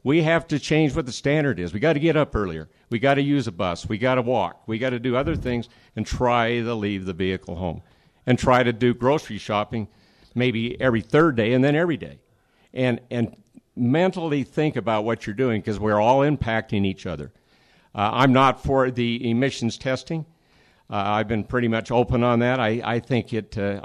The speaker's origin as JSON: {"language": "English", "town": "Logan", "region": "Utah", "country": "United States", "tie": "born or raised there"}